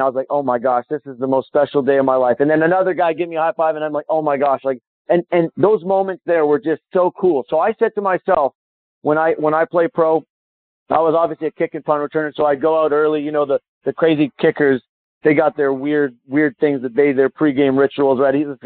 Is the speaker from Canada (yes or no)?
yes; Calgary, Alberta, Canada; When I was a kid growing up in Calgary